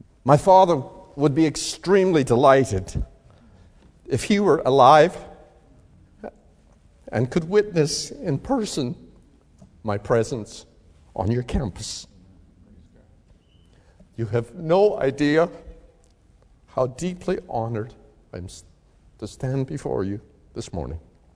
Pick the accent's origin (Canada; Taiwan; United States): Canada; Saskatchewan; I was raised in the Mennonite Brethren faith in rural Saskatchewan